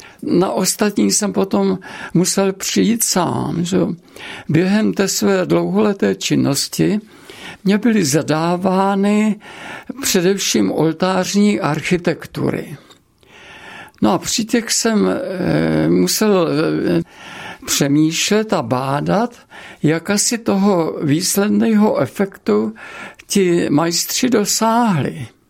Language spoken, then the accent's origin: Czech; Červený Kostelec, Hradec Králové Region, Czechia; No a potom já jsem měl průpravu tedy vlastně v loutkařině. U nás v Červeném kostelci byla velice kvalitní, výborná loutková scéna v místní Orlovně